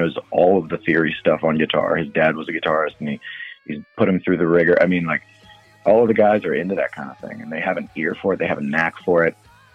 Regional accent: New Orleans, Louisiana, United States; a lot of it that we kind of latch on to is because we are from New Orleans.

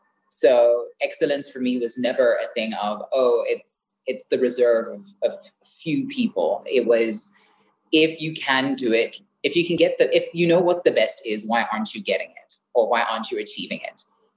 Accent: Botswana; I mean, growing up in Botswana is a very interesting experience when you learn that there is a portion that is called the rest of the world, right?

